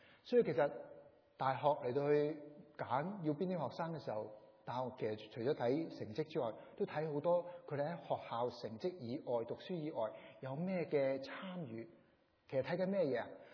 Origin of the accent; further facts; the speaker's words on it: China; 我諗我哋中國人都好實際咯